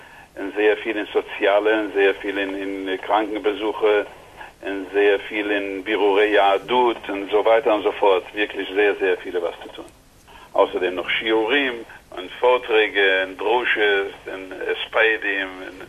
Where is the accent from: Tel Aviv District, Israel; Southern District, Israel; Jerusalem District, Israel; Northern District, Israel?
Jerusalem District, Israel; Jerusalem; German is a second language; ich bin geboren in Jerusalem. Mein Vater ist schon geboren in Jerusalem. Meine Mutter kommt von Zfat. Sie war schon der 8. Generation in Zfat. Ich bin der 9. Generation.